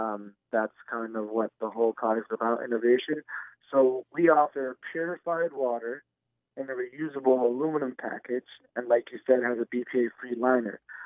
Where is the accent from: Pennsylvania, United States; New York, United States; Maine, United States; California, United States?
California, United States; So we're from Silicon Valley, as you know. This is the hub of innovation.